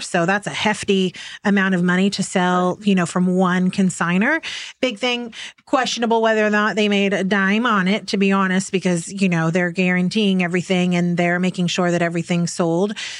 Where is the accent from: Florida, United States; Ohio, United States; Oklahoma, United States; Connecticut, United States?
Oklahoma, United States; And yes, I am from Oklahoma, and I do feel like being from the middle gives me hopefully kind of an outsider looking in perspective.